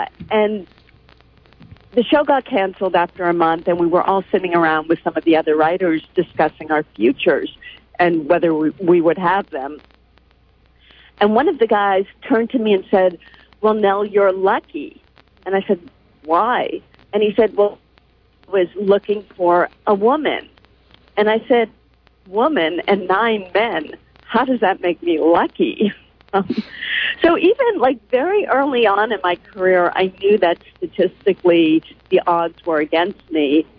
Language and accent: English; Boston, Massachusetts, United States; And I grew up in Boston in the late 60s and early 70s and loved the Red Sox and the Celtics and the Bruins.